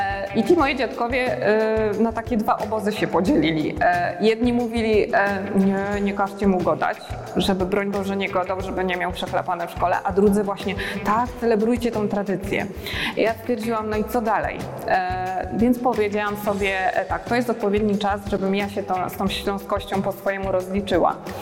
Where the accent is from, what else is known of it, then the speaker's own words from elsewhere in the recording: Silesian Voivodeship, Poland; accent: Silesian; first language Silesian; ja jako dziecko w domu rozmawiałam w godałach, tak, po śląsku z moimi rodzicami. Była to naturalna sytuacja, bo moi rodzice godają.